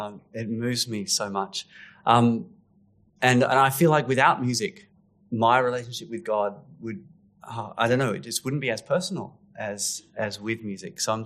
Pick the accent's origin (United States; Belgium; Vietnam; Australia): Australia; Sydney, New South Wales; now in Adelaide, Australia; I grew up in Sydney, but I live in Adelaide now.